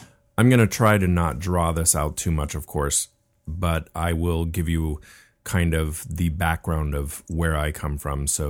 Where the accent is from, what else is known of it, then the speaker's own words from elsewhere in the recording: Laguna Beach, California, United States; We were born and raised in Laguna Beach